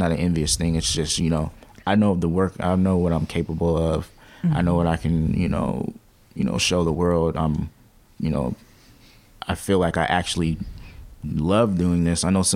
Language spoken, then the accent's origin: English; Fairfield, United States; I'm from Fairfield, you know, I just spelled it F-A-I-R-A-O-H, Fairfield.